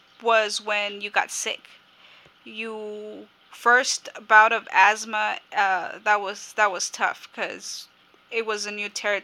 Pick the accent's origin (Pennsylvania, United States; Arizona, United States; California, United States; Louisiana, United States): California, United States; Los Angeles; also born or lived in Chihuahua, Mexico; I grew up here in LA.